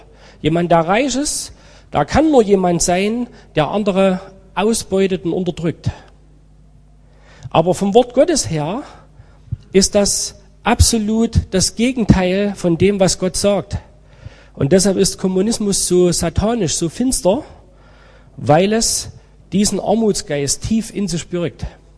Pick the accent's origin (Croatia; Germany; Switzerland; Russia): Germany; also gerade für die in meinem Alter oder älter, die wirklich noch richtig bewusst aufgewachsen sind in der DDR.